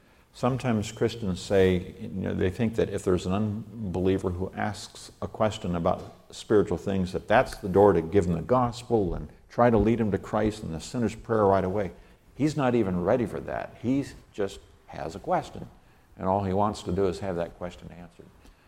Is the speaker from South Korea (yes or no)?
no; Nigeria; I was raised in Nigeria